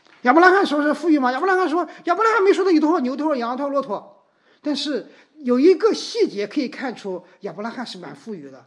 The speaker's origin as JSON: {"language": "Chinese", "country": "China", "said": "那我们中国人习惯谁见面是在哪工作，挣多少钱那种哈"}